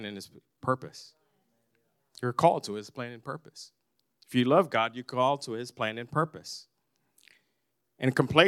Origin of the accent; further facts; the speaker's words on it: Philippines; I'm Filipino.